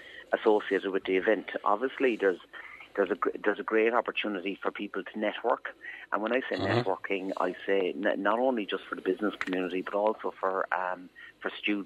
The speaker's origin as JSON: {"language": "English", "country": "Ireland", "said": "And I suppose as Irish people, we build up our businesses based on our networks"}